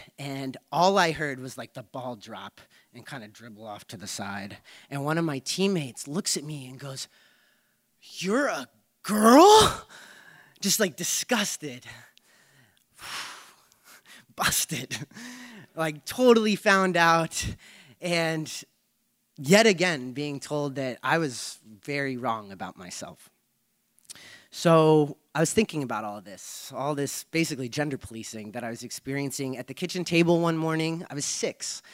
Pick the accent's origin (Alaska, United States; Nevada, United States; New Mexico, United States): New Mexico, United States; Albuquerque; Growing up in Albuquerque, I always had a very strong sense of self around my gender.